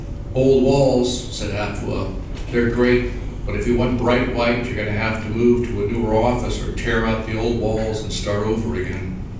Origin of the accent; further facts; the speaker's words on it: San Francisco, California, United States; And I said, I'm from San Francisco.